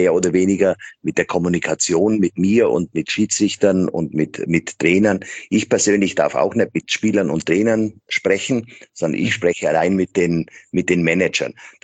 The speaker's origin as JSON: {"language": "German", "town": "Füssen", "region": "Bavaria", "country": "Germany", "tie": "born or raised there", "lives_now": "Maastricht, Netherlands", "said": "Bin aber im Sommer auch viel bei mir zu Hause in Füssen, in meiner Heimat."}